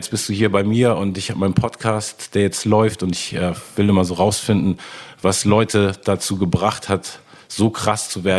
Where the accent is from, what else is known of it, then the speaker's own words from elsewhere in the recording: Hamburg, Germany; ich bin ja in Hamburg aufgewachsen, wie gesagt in Eppendorf. Ich war zu der Zeit gefühlt mit einem anderen Schulfreund von mir der einzig dunkelhäutige Mensch im ganzen Viertel.